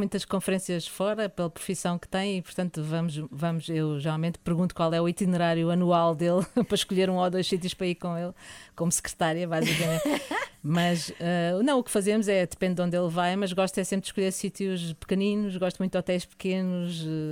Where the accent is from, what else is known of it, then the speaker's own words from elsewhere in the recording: Lisbon, Portugal; also born or lived in Porto; Depois tivemos lá até aos 5 anos e depois voltei para Lisboa.